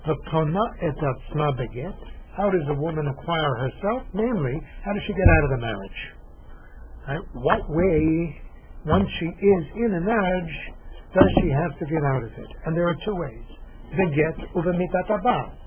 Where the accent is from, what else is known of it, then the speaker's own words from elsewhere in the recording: New York, United States; When I grew up in New York State, there was only one grounds for adultery.